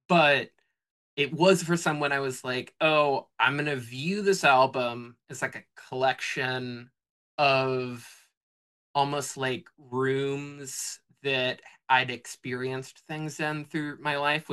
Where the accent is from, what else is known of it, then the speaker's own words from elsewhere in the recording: Austin, Texas, United States; probably 95% of the people that I grew up with in Austin or have moved away now